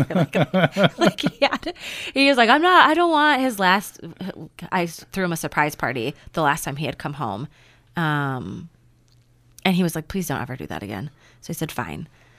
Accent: Chicago, Illinois, United States; And he said, "Oh, I'm from Chicago." I said, "Me too."

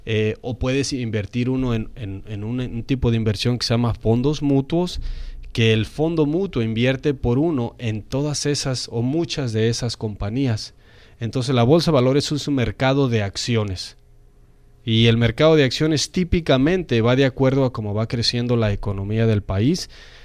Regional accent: Zacapu, Michoacán, Mexico; yo cuando voy a mi pueblo ahí en México, en Zacapu

